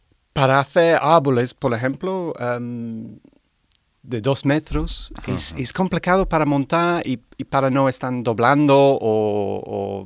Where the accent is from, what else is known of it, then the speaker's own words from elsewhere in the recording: London, United Kingdom; Spanish is a second language; Y soy de Londres y cuando trabajé en Londres, cada semana yo fui al